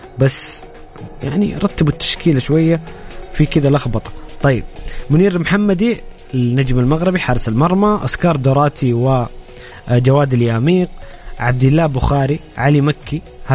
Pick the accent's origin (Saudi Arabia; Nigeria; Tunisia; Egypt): Saudi Arabia; Jeddah, Makkah Province; لأنه هذا ملعب عندنا في جدة وحشنا كثير